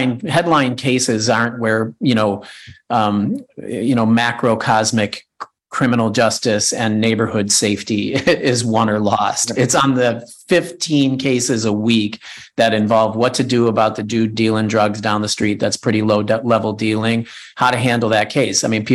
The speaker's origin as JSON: {"language": "English", "town": "Chicago", "region": "Illinois", "country": "United States", "lives_now": "Milwaukee, United States"}